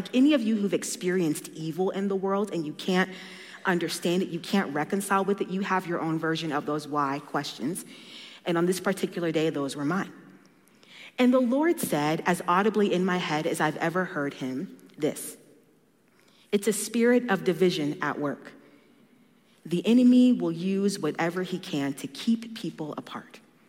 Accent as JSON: {"language": "English", "town": "Colorado Springs", "region": "Colorado", "country": "United States", "tie": "born or raised there", "said": "I grew up here in Colorado Springs, born and raised here."}